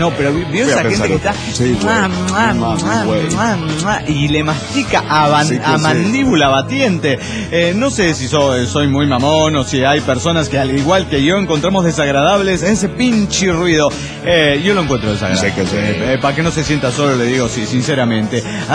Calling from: Morelia, Michoacán, Mexico; de Morelia, Michoacán.

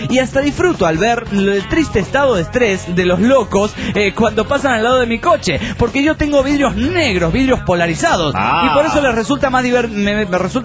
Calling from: Villahermosa, Tabasco, Mexico; de Villahermosa, Tabasco, México.

